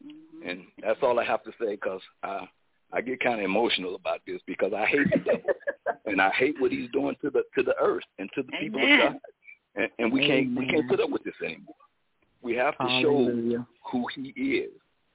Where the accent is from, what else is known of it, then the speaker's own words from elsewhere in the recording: Round Rock, Texas, United States; I'm from Round Rock, Texas